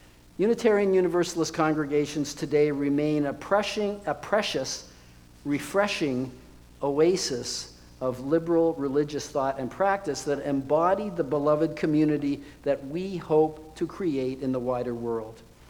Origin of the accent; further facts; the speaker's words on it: Canada; when I was growing up in Canada.